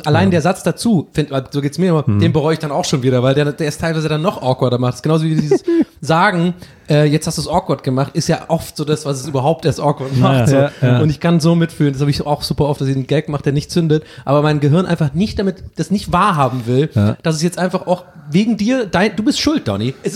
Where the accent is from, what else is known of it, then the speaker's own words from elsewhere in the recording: Tübingen, Baden-Württemberg, Germany; now in Hamburg, Germany; Und bei uns in Tübingen waren es immer die Barlinger.